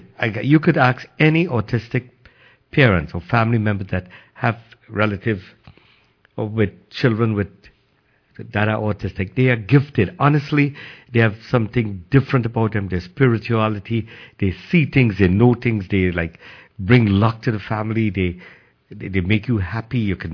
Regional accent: Trinidad & Tobago; I am from Trinidad and Tobago. Home would always be Trinidad and Tobago.

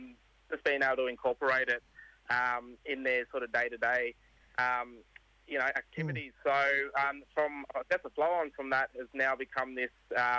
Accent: New South Wales, Australia; Yeah, so I'm a Wiradjuri man. My people are from the Dubbo and Parkes region of Central West, New South Wales.

